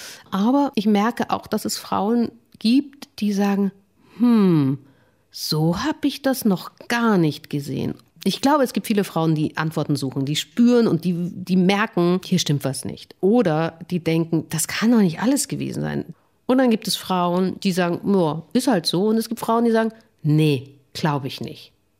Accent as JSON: {"language": "German", "country": "Austria", "said": "Ich komme ja aus Österreich"}